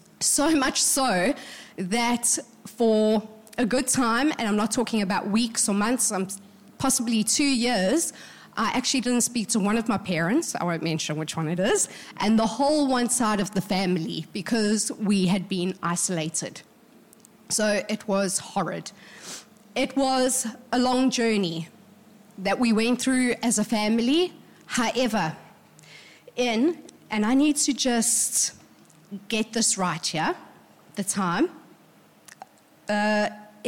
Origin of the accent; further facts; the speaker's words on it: Cape Town, Western Cape, South Africa; born there; I was born in Cape Town, yes.